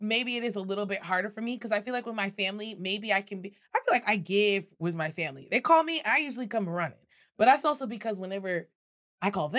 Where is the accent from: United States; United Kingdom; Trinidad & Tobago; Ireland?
Trinidad & Tobago; also born or lived in Guatemala; No, I'm Trinidadian and Guatemalan.